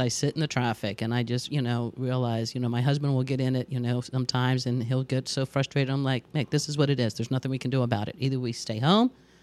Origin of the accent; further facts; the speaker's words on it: Dover, United States; First of all, I grew up in this area. I grew up in Dover, but I moved away when I was 18.